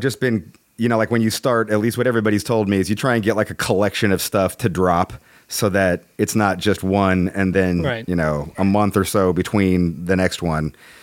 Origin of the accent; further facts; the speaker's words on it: California, United States; the thrash stuff that we grew up here in the Bay Area